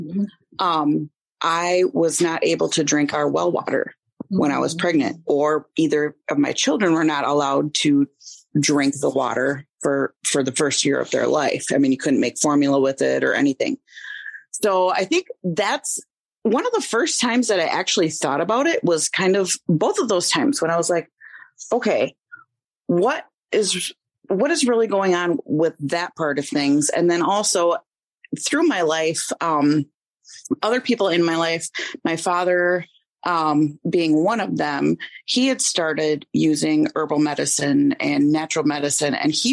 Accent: Wisconsin, United States; I live in Wisconsin, born and raised here. I grew up on a dairy farm, married a farmer.

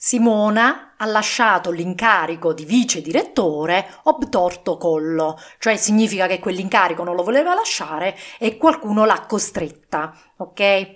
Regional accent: Southern Italy, Italy; accent: southern Italian; ve l'ho detto con il mio accento del sud

